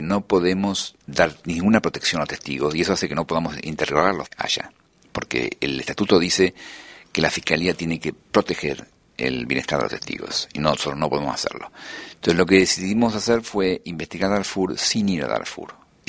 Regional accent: Argentina; Yo soy argentino. En la Argentina vivimos de una dictadura militar.

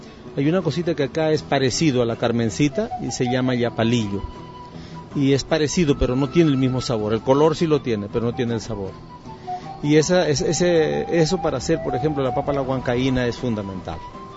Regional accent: Peru; algo de allá de mi tierra. Cosas así como, por ejemplo, la papa la huancaína, que ya mi esposa aprendió a cocinarla. Que son productos de aquí, pero que de acuerdo a la preparación son platos que son de allá, de Perú.

